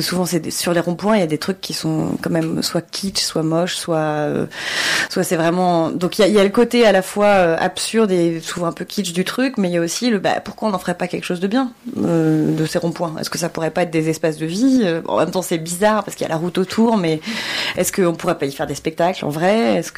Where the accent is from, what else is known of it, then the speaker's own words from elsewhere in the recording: Nantes, Pays de la Loire, France; on vient de Nantes et on est quand même la ville du rond-point, quoi.